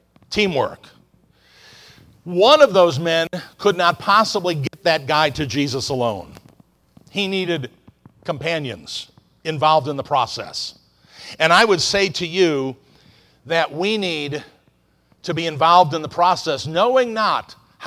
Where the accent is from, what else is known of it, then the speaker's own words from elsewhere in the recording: Florida, United States; She said, where are you from? I said, well, I'm from Florida.